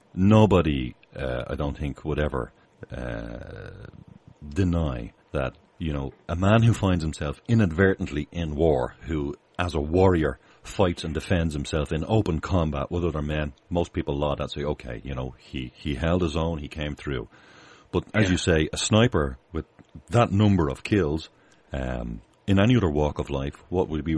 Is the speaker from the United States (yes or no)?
no; Ireland; I'm from Ireland here.